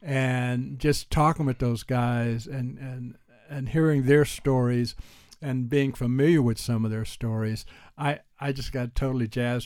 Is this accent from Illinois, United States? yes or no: no; Houston, Texas, United States; Well, growing up in Houston, I guess most little boys, well, not most, but a lot of little boys, you know, I loved sports.